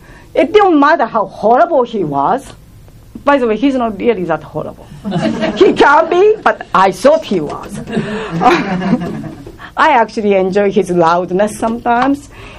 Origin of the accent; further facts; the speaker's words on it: Japan; now in United States; I come from Japan, rather dysfunctional, but very reserved home.